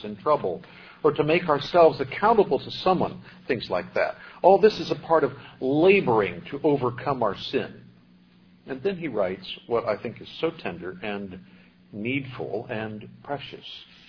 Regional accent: Des Moines, Iowa, United States; when I was growing up in Des Moines, Iowa

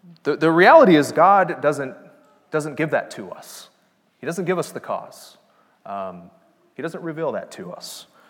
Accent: Hawaii, United States; moved away as an adult; Knox had mentioned that I grew up in Hawaii, and my wife and I just moved from Hawaii about a year and a half ago

